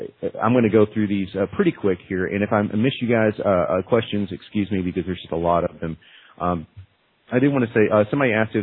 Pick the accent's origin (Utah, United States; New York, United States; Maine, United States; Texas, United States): Texas, United States; Dallas; born there; It's funny because I was born in Dallas and a big Cowboy fan.